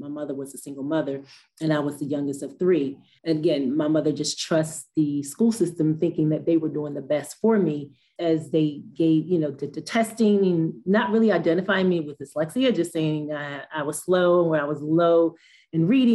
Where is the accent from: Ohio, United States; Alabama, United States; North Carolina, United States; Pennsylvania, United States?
Pennsylvania, United States; Philadelphia; That experience was extremely challenging